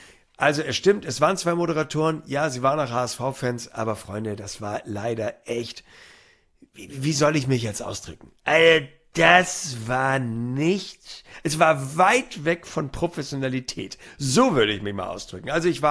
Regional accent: Hamburg, Germany; Es ist zwar für mich als Hamburger schon ziemlich weit südlich

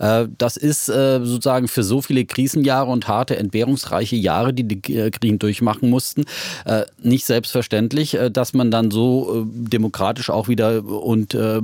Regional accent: Bavaria, Germany; wir Franken sagen uns halt beim Vornamen.

